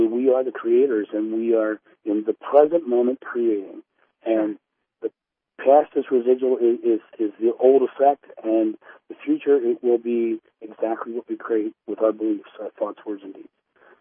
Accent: Rehoboth Beach, Delaware, United States; Oh, I'm originally from Rehoboth Beach, Delaware, so I know a lot of that area.

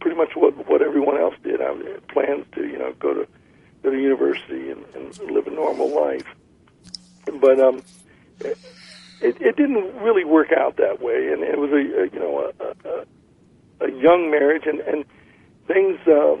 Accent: Washington, District of Columbia, United States; I'm Italian Welsh descent. I come from the Washington area, Washington D.C. area. I was raised there, and my family have a background in government service, civil service, and everything.

